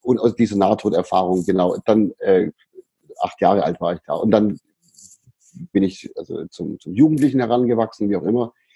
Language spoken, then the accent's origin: German; Böblingen, Baden-Württemberg, Germany; also born or lived in Sindelfingen; Und in Böblingen, also in der Stadt, aus der ich herkomme, gebürtig bin ich aus Sindelfingen.